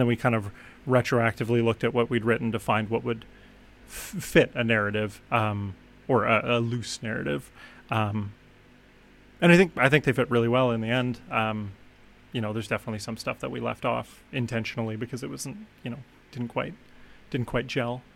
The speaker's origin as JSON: {"language": "English", "town": "Vernon", "region": "British Columbia", "country": "Canada", "tie": "born or raised there", "said": "I grew up in Vernon, BC, which is really beautiful, gorgeous place."}